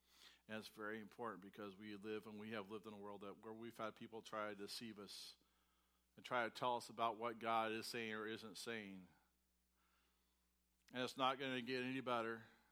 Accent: United States; Especially as an American. I have my rights. My rights.

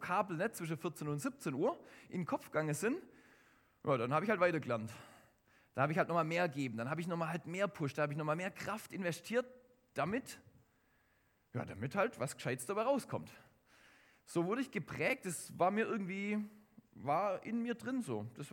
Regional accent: Baden-Württemberg, Germany; Ich komme aus der Nähe von Schwäbisch Gmünd, das steckt es sogar im Namen mit drin. Das heißt, man kann es nicht verbergen. Ich habe in Wuppertal studiert und da haben sie auch immer wieder gesagt, ah ja, man merkt schon, wo du herkommst.

